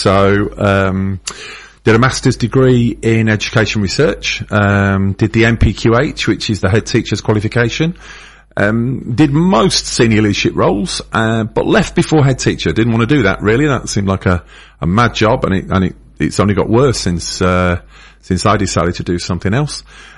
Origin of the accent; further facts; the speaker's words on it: Manchester, North West England, United Kingdom; growing up in Manchester in the late 70s, mid-80s